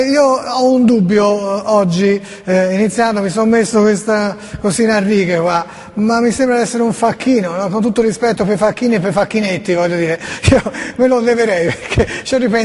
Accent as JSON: {"language": "Italian", "town": "Florence", "region": "Tuscany", "country": "Italy", "said": "Io sono fiorentino e quindi giustamente parleremo di Firenze"}